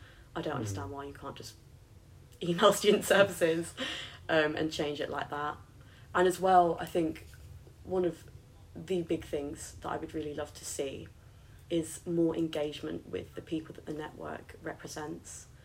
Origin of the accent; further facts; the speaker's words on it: South East England, United Kingdom; accent: RP; if you hadn't guessed by the unbelievable RP, I'm from Surrey.